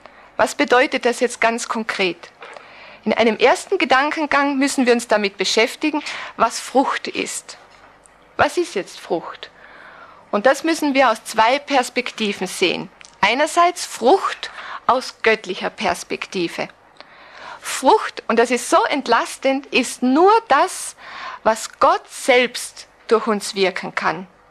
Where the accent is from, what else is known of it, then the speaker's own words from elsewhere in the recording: Austria; ich bin Österreicherin, komme also weder aus der Schweiz noch aus Deutschland, noch ein anderes Ländle, ursprünglich aus einem katholischen Elternhaus und fand mit 22 Jahren zum lebendigen Glauben an Jesus Christus